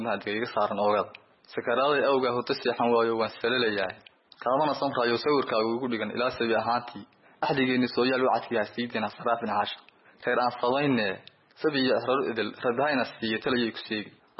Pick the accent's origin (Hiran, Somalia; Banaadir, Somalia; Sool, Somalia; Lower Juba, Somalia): Sool, Somalia; Caruul; born there; waxaan ku dhashay deegaanka caruul ee gobolka Sool.